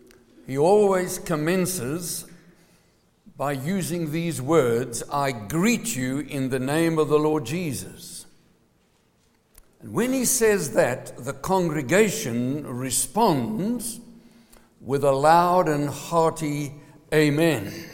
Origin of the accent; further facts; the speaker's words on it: South Africa; I was born and bred in South Africa.